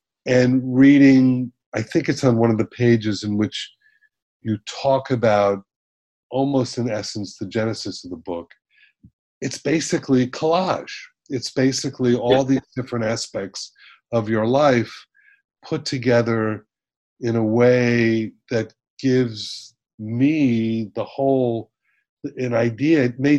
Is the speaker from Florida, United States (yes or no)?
yes; Miami Beach, Florida, United States; I was born in Miami Beach, raised in Miami Beach